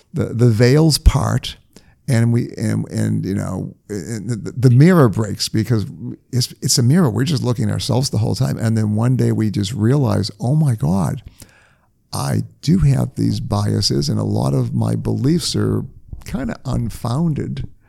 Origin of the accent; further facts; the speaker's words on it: New England, United States; I grew up in New England